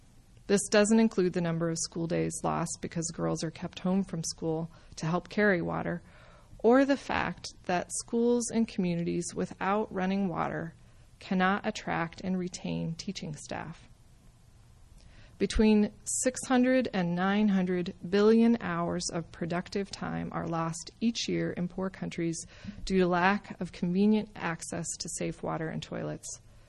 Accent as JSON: {"language": "English", "town": "Tucson", "region": "Arizona", "country": "United States", "tie": "born or raised there", "said": "The water supplies for Las Vegas, or my hometown of Tucson, would be two good examples of that in our country."}